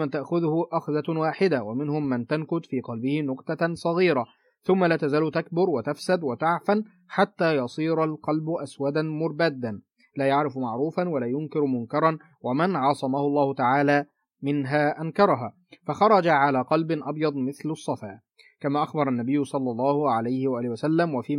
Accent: Egypt; يعني المريض داخل مستشفى مثلا زي عندنا في مصر مثلا من اغلى المستشفيات مستشفى اسمها دار الفؤاد.

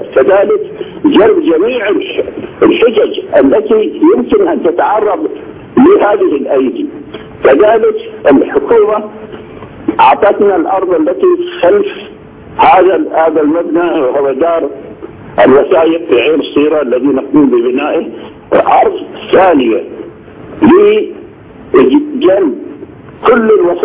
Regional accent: Sharjah, United Arab Emirates; هذا جزء من رد الجميل من مصر علينا نحن وخاصة أبناء الشارقة

